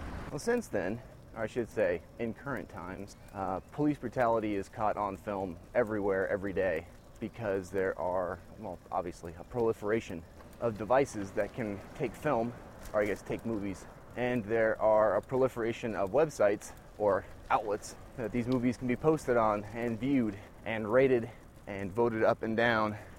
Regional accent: United States; crossed with being an American

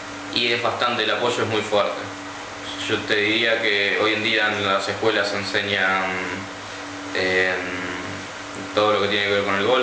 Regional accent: Asturias, Spain; now in Argentina; cuando yo llegué acá de Asturias

